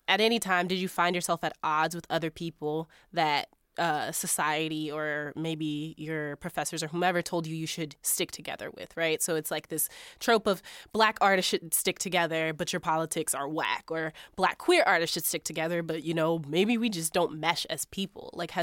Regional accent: Chicago, Illinois, United States; First of all, I'm from Chicago, which is another

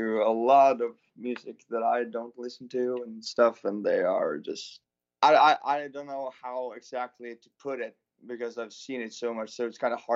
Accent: Vennesla, Agder, Norway; I'm from Norway. Okay. It's a small town called Vennesla.

